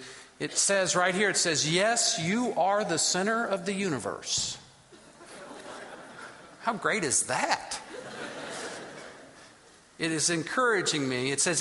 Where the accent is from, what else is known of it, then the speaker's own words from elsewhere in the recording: Wilmore, Kentucky, United States; I'm from Wilmore. I grew up here. I return with some frequency